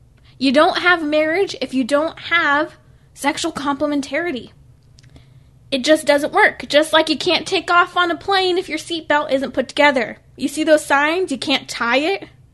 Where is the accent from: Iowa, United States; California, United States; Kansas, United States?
California, United States; Even states like my home state, California, I'm a Southern California girl